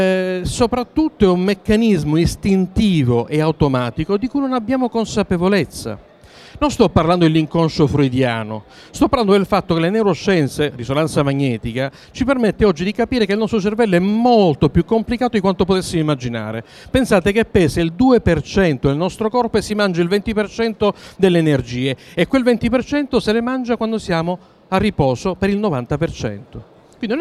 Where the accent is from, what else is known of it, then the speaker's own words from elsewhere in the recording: Palermo, Sicily, Italy; Da buon palermitano, ovviamente si vede perché si vende.